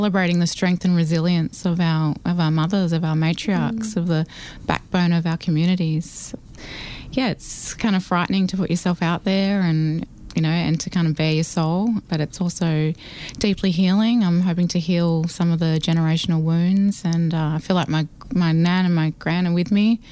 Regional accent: Barraville Mission, Australia; I'm from Barraville Mission. I've got over 300 family members.

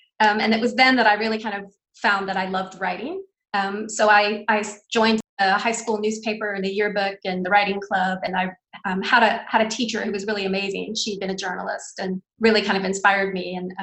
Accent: Texas, United States; just being a Texan in general.

